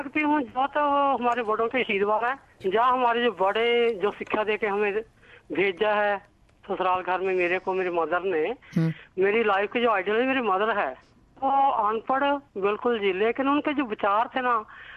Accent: Budhlada, Punjab, India; Budhlada.

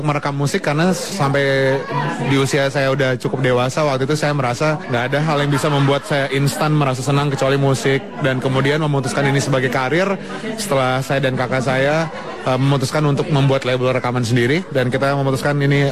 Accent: Bukittinggi, West Sumatra, Indonesia; Saya dari Bukit Tinggi, saya lahir di Bukit Tinggi, tapi saya bermusiknya di Bandung

